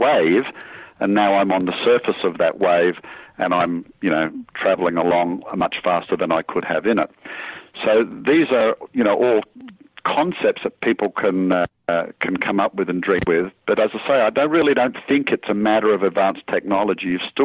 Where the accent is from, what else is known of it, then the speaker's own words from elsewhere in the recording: Australia; I come from Australia, so you know, I'm used to doing a lot of surfing.